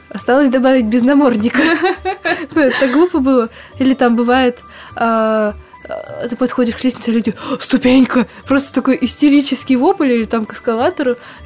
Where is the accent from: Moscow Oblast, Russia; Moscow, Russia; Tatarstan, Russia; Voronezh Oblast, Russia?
Tatarstan, Russia; Naberezhnye Chelny; я просто сама из Новгорода Челнов